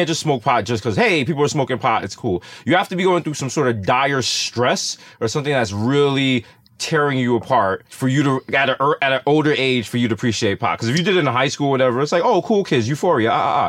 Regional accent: Bronx, New York, United States; And I was like, bro, I'm from the Bronx.

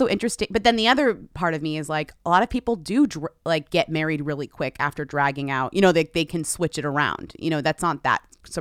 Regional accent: Boston, Massachusetts, United States; But also, you guys, I'm from Boston, but you hear me speak for what, 1400 hours a week? I don't have a Boston accent.

